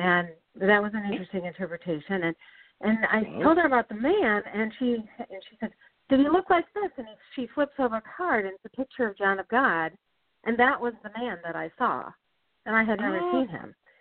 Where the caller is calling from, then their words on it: Chardon, Ohio, United States; I'm from Chardon, Ohio.